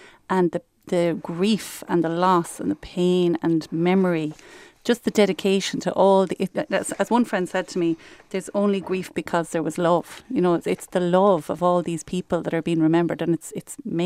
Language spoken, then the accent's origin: English; Connacht, Ireland; I'm from Abinacmoy in County Galway